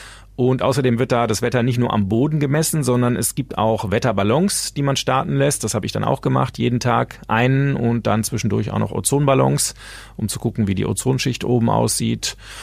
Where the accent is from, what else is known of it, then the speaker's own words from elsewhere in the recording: Düsseldorf, North Rhine-Westphalia, Germany; Ich komme aus Düsseldorf, aber beruflich bin ich jetzt Pottkind, ja.